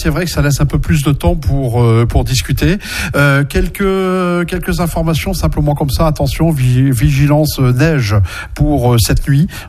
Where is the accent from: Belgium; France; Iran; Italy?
France; Calais, Hauts-de-France; Moi, je suis de Calais aussi, hein, d'origine.